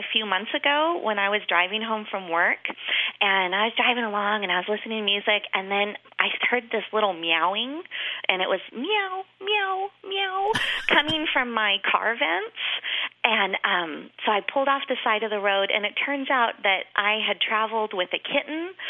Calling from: Colusa, California, United States; I'm calling from Colusa, California.

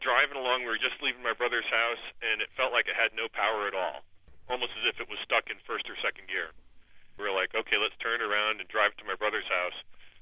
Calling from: Pennsylvania, United States; I'm calling you from the Pennsylvania Turnpike.

